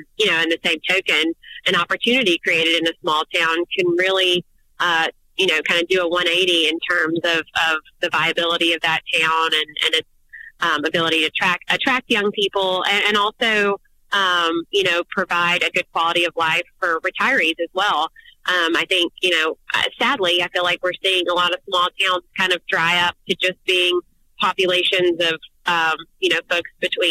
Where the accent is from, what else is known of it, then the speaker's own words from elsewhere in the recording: Alabama, United States; growing up in Monroe County, you know, Mobile was always kind of seen as the key to our future out in the country.